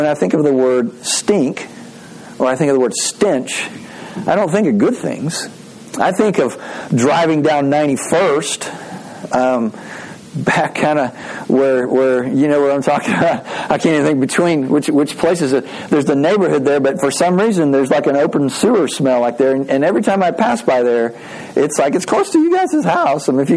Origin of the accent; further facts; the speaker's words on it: Texas, United States; This is weird growing up in West Texas